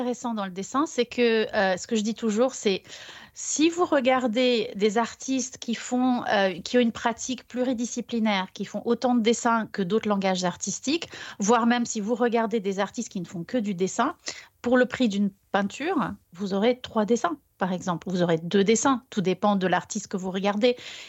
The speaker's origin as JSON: {"language": "French", "country": "Portugal", "tie": "born or raised there", "moved": "as an adult", "said": "moi, je suis une Portugaise née au Portugal, ayant vécu au Portugal jusqu'à l'âge de 18 ans."}